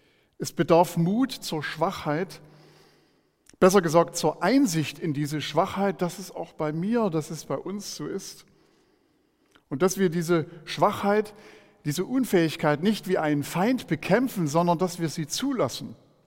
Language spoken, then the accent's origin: German; Hartha, Saxony, Germany; Ich komme aus Hartha bei Döbeln, ist also gar nicht so weit weg von hier.